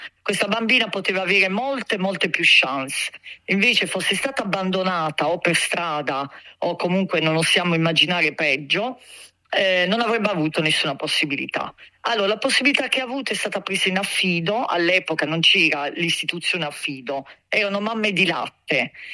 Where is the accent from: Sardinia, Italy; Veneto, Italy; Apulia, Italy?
Apulia, Italy; Bari; Io vivo a Bari, sul mare, quindi comunque il mare che mi scorre dentro, e Barise Verace, insomma, nata qui.